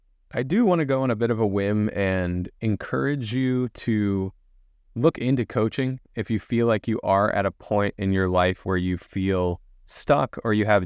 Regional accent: Baltimore, Maryland, United States; Lisa and I met in my hometown of Baltimore, Maryland back in 2018

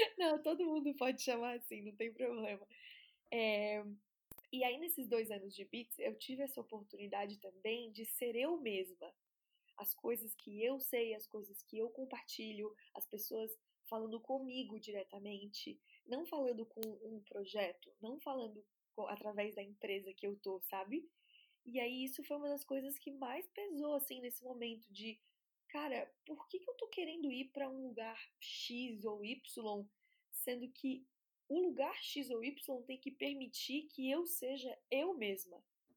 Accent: Florianópolis, Santa Catarina, Brazil; eu comecei a trabalhar com branding em Florianópolis, que é de onde eu venho

